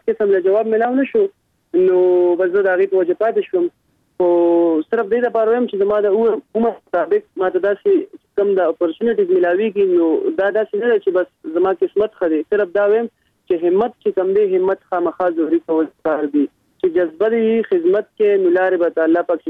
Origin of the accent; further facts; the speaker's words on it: Mardan, Khyber Pakhtunkhwa, Pakistan; زه د مردان د سیمې سره تعلق لرم او موږ پښتانه یو